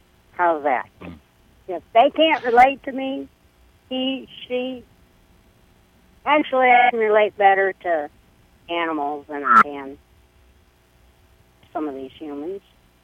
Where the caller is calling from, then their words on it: Arizona, United States; I'm on my cell phone, and I'm in the state of Arizona.